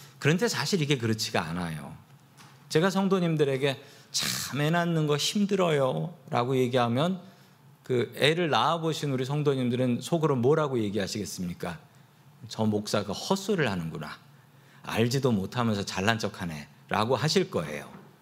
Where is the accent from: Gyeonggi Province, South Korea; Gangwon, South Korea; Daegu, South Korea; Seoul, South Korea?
Seoul, South Korea; born there; 제가 태어난 곳이 어디냐면 서대문구 상암동입니다.